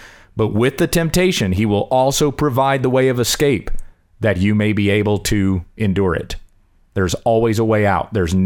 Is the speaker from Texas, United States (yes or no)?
no; Kansas, United States; I come from Western Kansas. I've seen a lot of flat.